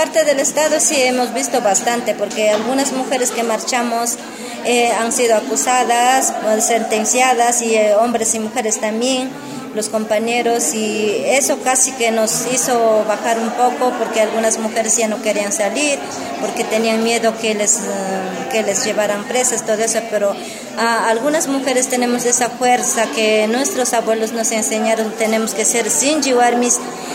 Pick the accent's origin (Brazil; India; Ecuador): Ecuador; nosotros como pueblo ancestral, más que todo las mujeres hemos estado diciendo, todos somos ecuatorianos